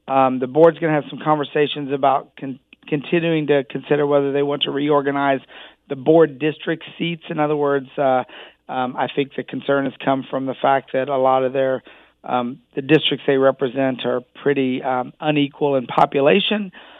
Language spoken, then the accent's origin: English; Indiana, United States; And I grew up in Southern Indiana.